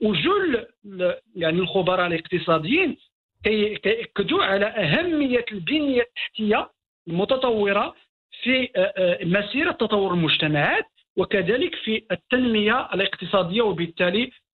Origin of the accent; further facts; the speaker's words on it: Morocco; وهذا يعني مؤشر إيجابي بالنسبة لنا كمغاربة